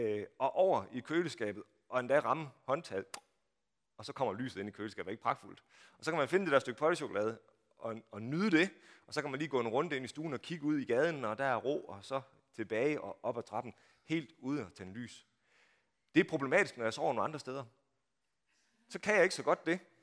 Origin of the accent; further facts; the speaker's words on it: Strandby, North Denmark Region, Denmark; I mine unge dage, så var der blandt de unge i Strandby, hvor jeg kommer fra